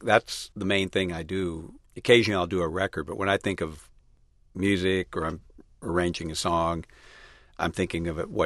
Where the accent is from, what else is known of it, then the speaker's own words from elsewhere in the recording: Montana, United States; And I grew up in Montana, so the seasons permeate everything I do musically and otherwise.